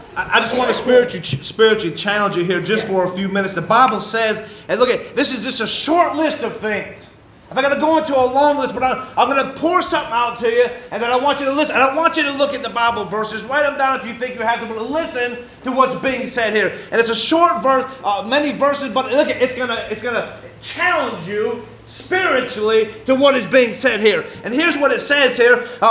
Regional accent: St. Albans, Vermont, United States; I was born and lived in St. Albans, Vermont.

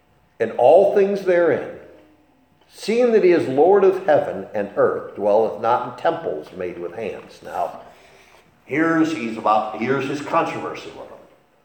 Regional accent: Machias, Maine, United States; I remember as a boy growing up in Machias

